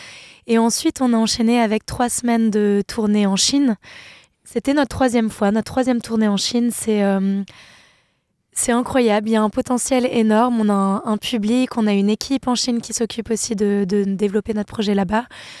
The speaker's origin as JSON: {"language": "French", "country": "Switzerland", "said": "je suis suisse, on est suisse, mais on est des voyageurs. La Suisse, c'est notre pays de cœur"}